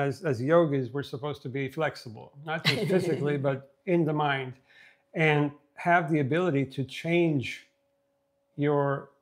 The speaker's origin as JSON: {"language": "English", "country": "Sweden", "tie": "born or raised there", "said": "And I grew up in Sweden, which is very pro-Palestinian because we had refugees."}